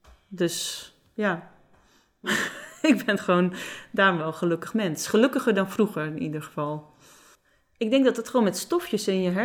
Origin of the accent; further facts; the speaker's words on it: Friesland, Netherlands; first language Frisian; Dutch is a second language; helaas kan ik niet heel goed Fries spellen. Dat is mijn eerste taal, mijn moedertaal.